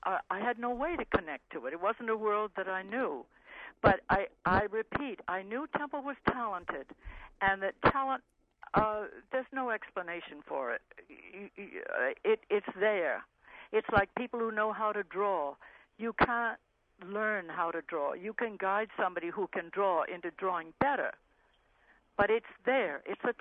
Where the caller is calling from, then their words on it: New York City, New York, United States; I'm coming from New York City.